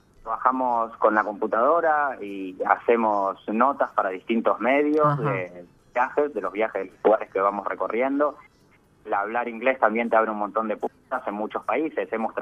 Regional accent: Buenos Aires, Argentina; moved away as an adult; now in New Zealand; Nosotros somos los dos de Buenos Aires.

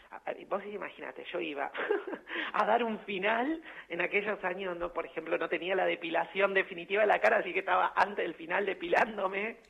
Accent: Buenos Aires, Argentina; also born or lived in Salta; Yo nací en Salta y mi familia migró toda completa conmigo cuando yo era chica aquí a la ciudad de Buenos Aires.

